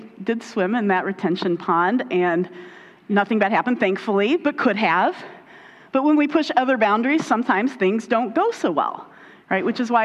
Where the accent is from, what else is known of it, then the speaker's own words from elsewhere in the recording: Indianapolis, Indiana, United States; you know I grew up in Indianapolis. I actually grew up on the outskirts of Indianapolis.